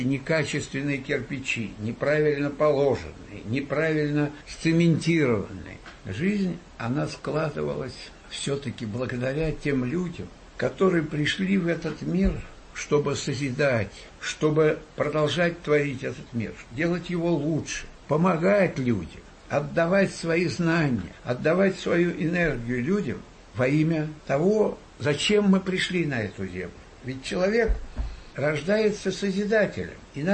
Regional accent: Moscow, Russia; born there; я родился 8 октября 1938 года в Москве, хотя я не коренной москвич. Родители мои приезжие из разных областей России.

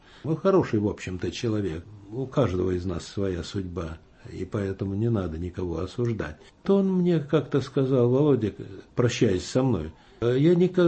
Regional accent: Borisoglebsk, Voronezh Oblast, Russia; born there; also born or lived in Lyubertsy / Pskov / Staraya Russa / Finland; Я родился в Борисоглебске, Воронежской области, 14 сентября 1934 года, в семье летчика-истребителя.

